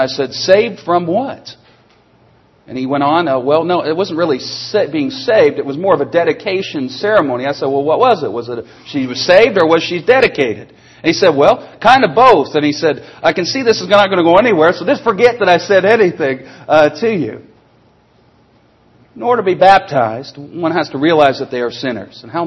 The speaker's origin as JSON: {"language": "English", "country": "Canada", "said": "We're Christians. I'm from Canada originally. I'm not a Canadian Christian. I'm just a Christian."}